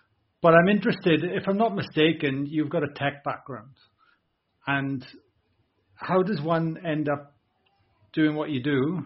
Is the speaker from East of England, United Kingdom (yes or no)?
no; Wales, United Kingdom; because I'm from Wales originally.